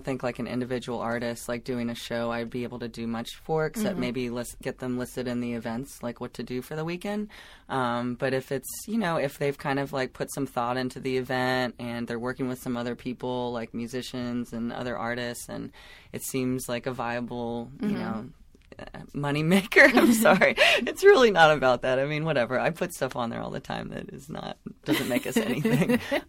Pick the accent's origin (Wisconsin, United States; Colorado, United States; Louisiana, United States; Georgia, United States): Georgia, United States; Dunwoody; I mean, I grew up in Dunwoody. I'm a suburban girl, you know.